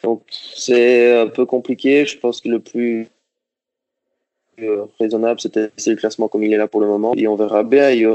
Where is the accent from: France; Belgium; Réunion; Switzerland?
Belgium; Liège, Wallonia; J'ai commencé le tennis à Liège, c'est ma ville natale en Belgique, où j'ai commencé le tennis à 5 ans.